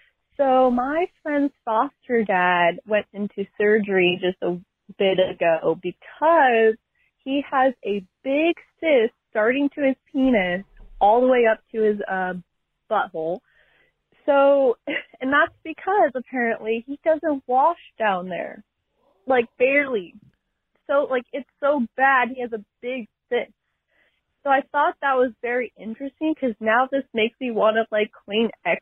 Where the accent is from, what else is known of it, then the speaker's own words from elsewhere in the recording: Washington, United States; I'm from Washington.